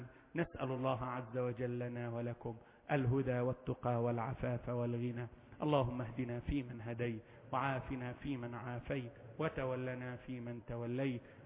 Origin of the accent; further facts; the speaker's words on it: Egypt; بلادنا مصر